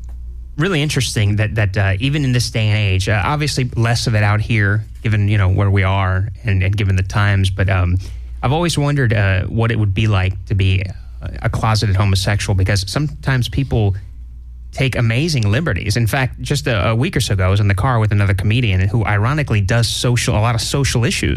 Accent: Florida, United States; Sorry, I was born and raised in Florida. And sometimes it sneaks out.

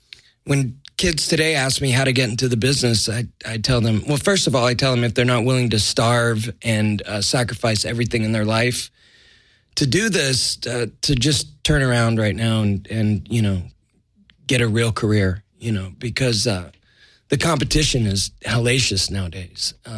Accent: Los Angeles, California, United States; I always wanted to be an actor, and I grew up in Los Angeles. I grew up in East LA, 12 miles from Hollywood, but it was, another world away.

